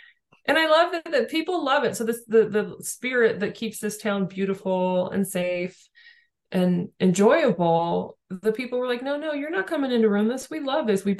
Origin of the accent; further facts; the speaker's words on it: La Mesa, California, United States; So my hometown, La Mesa, I spent most of my young years there, La Mesa, California.